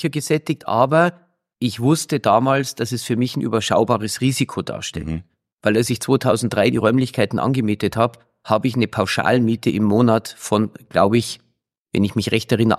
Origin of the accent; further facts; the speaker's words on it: Kitzbühel, Tyrol, Austria; also born or lived in Munich / Dachau; Ich bin eigentlich geboren in München, habe aber die ersten 5 Jahre in Dachau verbracht, weil meine Mutter aus Dachau ist und bin aber dann mit meiner Familie umgezogen nach Kitzbühel, nach Tirol, weil mein Vater Kitzbühler ist